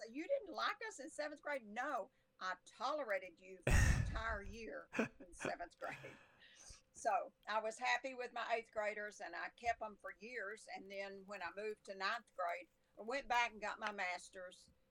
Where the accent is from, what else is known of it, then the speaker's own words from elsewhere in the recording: Dallas, Texas, United States; Yes, I grew up in Dallas.